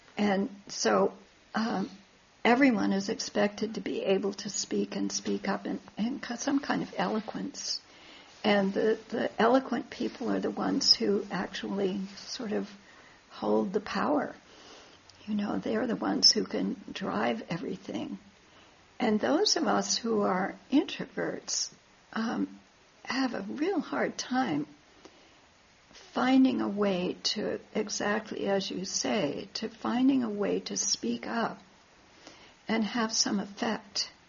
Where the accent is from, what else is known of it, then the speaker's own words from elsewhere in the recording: Missouri, United States; I came from Missouri. There are different flowers here.